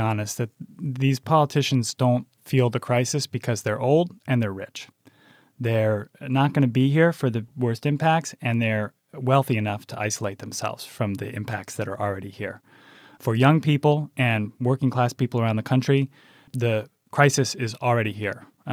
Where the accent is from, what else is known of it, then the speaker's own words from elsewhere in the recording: East Lansing, Michigan, United States; I grew up here in Michigan in East Lansing, and then I went out of state for college.